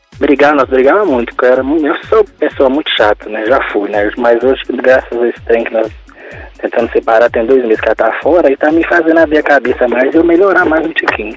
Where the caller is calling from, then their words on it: Belo Horizonte, Minas Gerais, Brazil; Falo de BH.